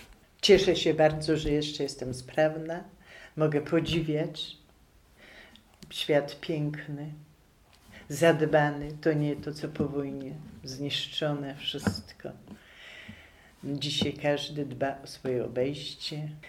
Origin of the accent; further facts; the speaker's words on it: Sułkowice, Lesser Poland, Poland; Dzieciństwo spędziłam w Sułkowicach.